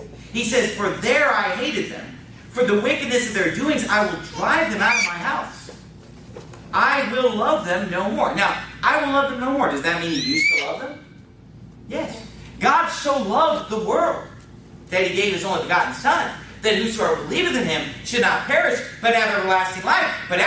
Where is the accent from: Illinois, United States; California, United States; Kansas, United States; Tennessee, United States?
California, United States; Sacramento; I grew up in Sacramento, California.